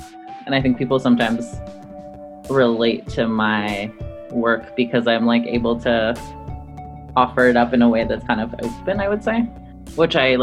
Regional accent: Lebanon; moved away; when I moved here from Lebanon, if I wanted to call my friends, it was like on a calling card and they were expensive

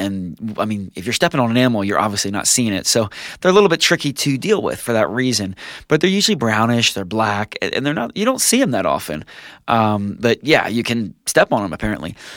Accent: New Jersey, United States; now in Utah, United States; I grew up in New Jersey where the skies are gray all winter

